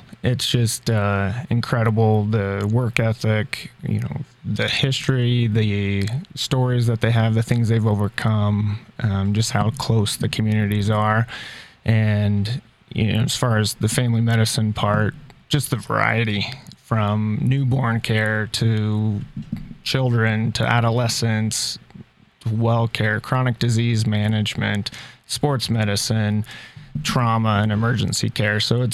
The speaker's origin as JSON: {"language": "English", "town": "Kearney", "region": "Nebraska", "country": "United States", "tie": "born or raised there", "lives_now": "Central City, United States", "said": "So born and raised in Kearney, Nebraska."}